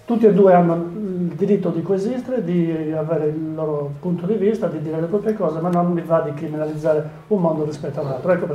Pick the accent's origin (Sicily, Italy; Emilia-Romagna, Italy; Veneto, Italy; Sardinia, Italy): Sardinia, Italy; Barumini; Ad esempio nel Medio Campidano, che è una zona che io frequento perché sono di Barumi